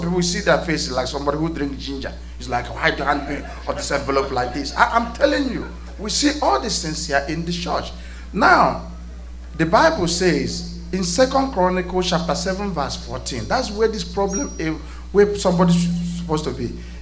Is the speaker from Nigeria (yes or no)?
yes; Eastern Nigeria, Nigeria; where we come from Eastern Nigeria